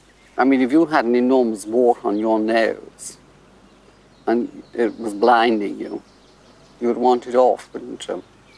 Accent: Liverpool, North West England, United Kingdom; I was brought up in Liverpool in a very tough area.

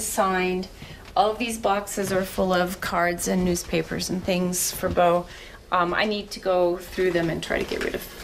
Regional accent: United States; And I'm an American, and I feel that as an American, we are innocent until proven guilty.

